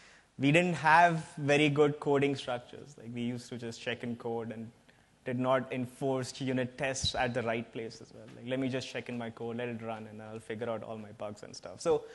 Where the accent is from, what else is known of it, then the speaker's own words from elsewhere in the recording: India; English is a second language; I do have a slightly foreign accent. I'm from India, so in case any of you has any trouble understanding me or hearing me, just shout out.